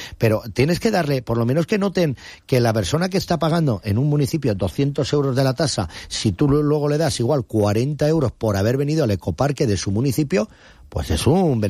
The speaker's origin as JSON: {"language": "Spanish", "town": "Benidorm", "region": "Valencian Community", "country": "Spain", "said": "el primero que lo digo soy yo, que soy de Benidorm"}